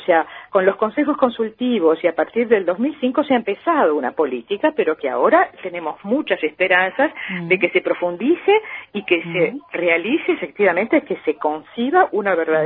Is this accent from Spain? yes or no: no; Uruguay; moved away; Somos uruguayos residentes o uruguayas residentes en el exterior